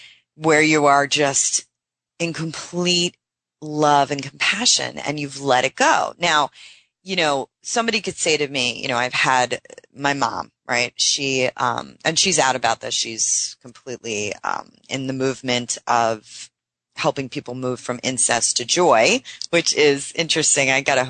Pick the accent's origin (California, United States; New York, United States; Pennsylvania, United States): New York, United States; Brooklyn; And she goes, you know when you meet somebody, and I'm from Brooklyn, right?